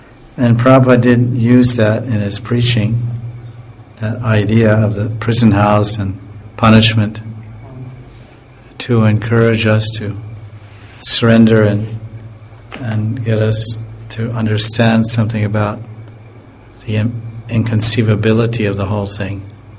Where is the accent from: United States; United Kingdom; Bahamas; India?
India; Like I may always lived in India. I was born in India, I've lived here forever. My mother's from India, my grandmother's from India, everyone's from India.